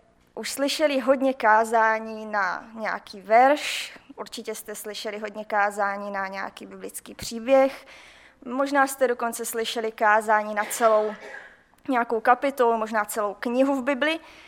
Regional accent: Svinov, Moravian-Silesian Region, Czechia; jsme celá rodina ze Svinova, já teda chodím do sboru od malička, vyrostla jsem ve svinovském sboře a bydlím tady v Ostravě, studuju experimentální biologii na Ostravské univerzitě

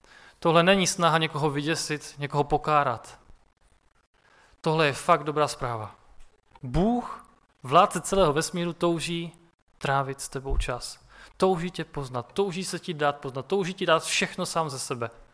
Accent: Štramberk, Moravian-Silesian Region, Czechia; jako když jsem byl ještě menší, vyrůstal jsem na Štramberku

